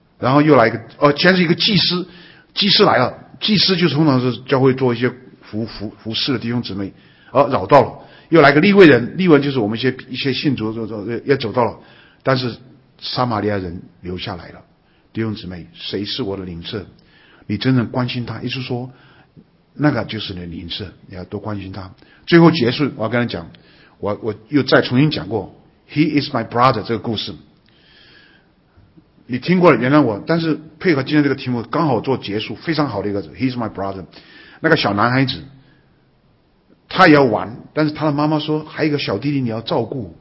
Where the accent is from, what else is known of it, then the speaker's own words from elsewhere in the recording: Shanghai, China; 我们上海人讲哪里都你知孩子嘎好